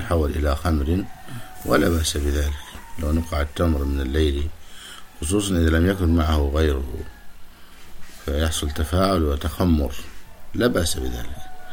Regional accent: Egypt; وأن يملأ بلدنا مصر من المياه والخيرات النافعة

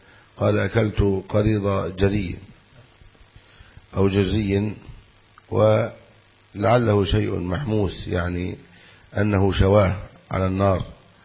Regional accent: Egypt; يقولون هذا حرام عندنا في مصر

